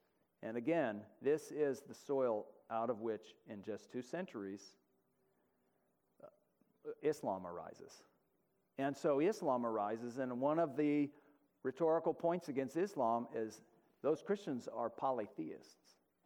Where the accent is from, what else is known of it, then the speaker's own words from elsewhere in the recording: United States; can you please tell him that I'm from America, he probably already knows, and I'm a pastor.